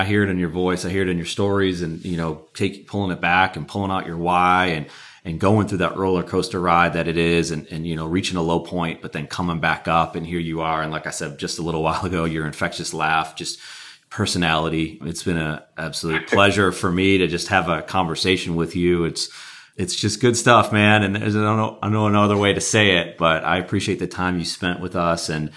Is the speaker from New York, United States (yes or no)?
yes; Buffalo, New York, United States; My father's from Cleveland. My grandparents lived in Cleveland. I'm from Buffalo. So it's, as you know, it's just right I-90.